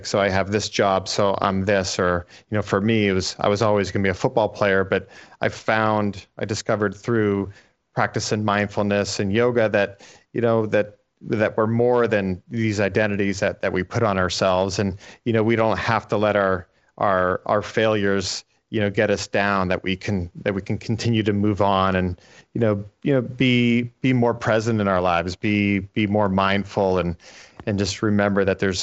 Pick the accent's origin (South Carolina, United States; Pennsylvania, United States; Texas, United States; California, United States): Pennsylvania, United States; Erie; You know, I grew up in Erie, Pennsylvania, a small town, and in northwestern PA, and it was a football town.